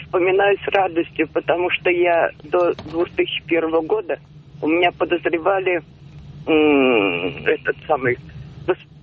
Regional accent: Moscow, Russia; я москвичка.

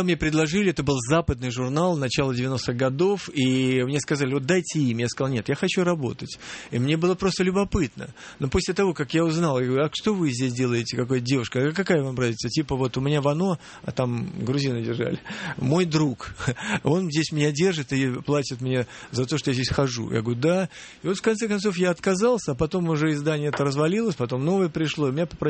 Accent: Ulyanovsk, Ulyanovsk Oblast, Russia; Я приехал из Ульяновска, и, родившись в бараке, никто не знает, где я родился, когда.

